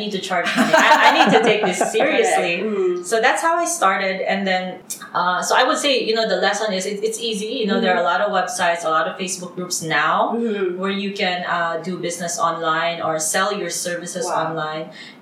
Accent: Philippines; English is a second language; and then every time they learn that I'm Filipina, they ask me, can you help me find a VA or a virtual assistant?

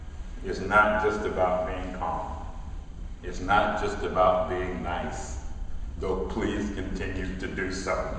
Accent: Cleveland, Ohio, United States; I'm also from Cleveland, and I'm getting old.

